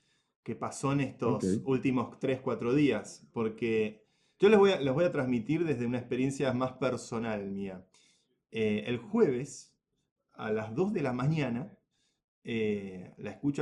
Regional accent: Argentina; trajo muchos recuerdos de las épocas del corralito para los que somos de Argentina

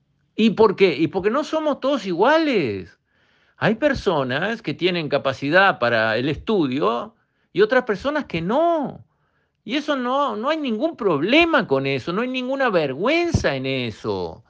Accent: Uruguay; Pero esa plata la pone alguien, que somos nosotros, los uruguayos de a pie.

